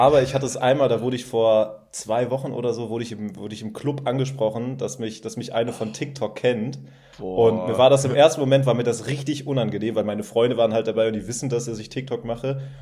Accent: Frankfurt, Hesse, Germany; hier in Frankfurt. Ich komme aus Frankfurt, ja.

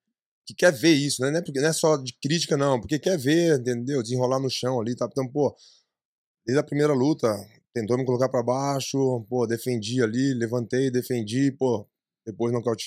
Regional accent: São Paulo, Brazil; E eu sou do ABC, né? Dá mais ou menos umas 2 horinhas aí de carro.

